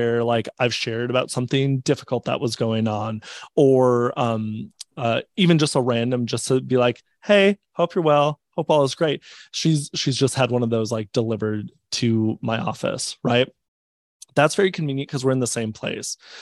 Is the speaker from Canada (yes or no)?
no; North Dakota, United States; Like, we're from North Dakota, so small town cafes are really where you go for referrals.